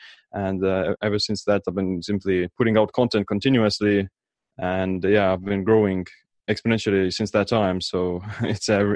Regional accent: Estonia; Well, like I said, I'm from Estonia

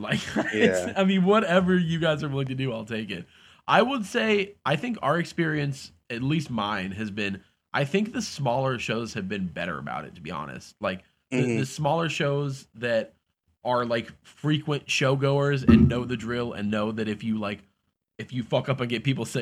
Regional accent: Cincinnati, Ohio, United States; now in Columbus, United States; We're all from Cincinnati here, and I moved to Columbus a few ye

